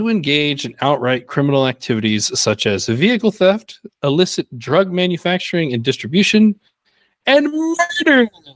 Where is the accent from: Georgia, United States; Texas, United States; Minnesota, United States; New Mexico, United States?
Texas, United States; Nah, look, I can say it. I'm from Texas. I see it.